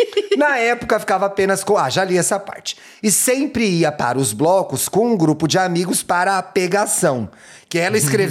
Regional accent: Rio de Janeiro, Brazil; Sou carioca. Ou da seja, Gema, gostoso.

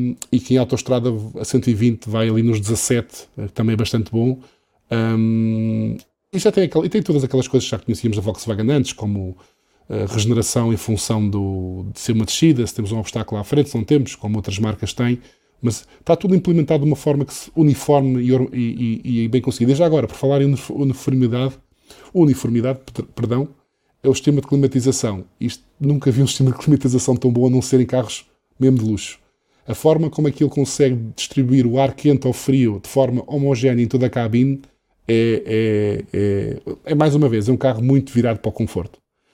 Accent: Madeira, Portugal; eu sou madeirense

